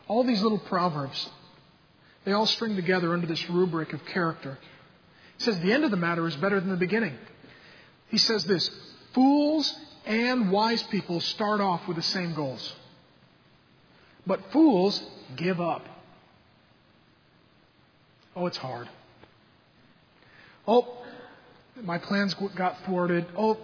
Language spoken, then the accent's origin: English; Ireland; I'm Irish. We have two emotions.